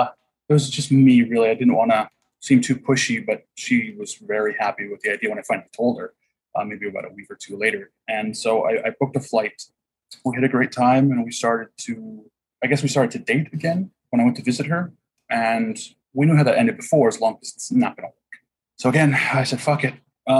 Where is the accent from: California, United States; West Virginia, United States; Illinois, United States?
California, United States; Huntington Beach; I grew up in Huntington Beach. There's no drive-bys really.